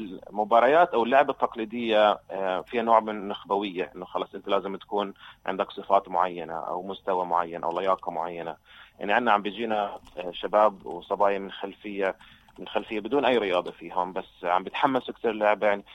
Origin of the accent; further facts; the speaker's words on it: Palestine; فهنا بعطينا فرصة ضخمة كفلسطينيين نشارك في الأولمبياد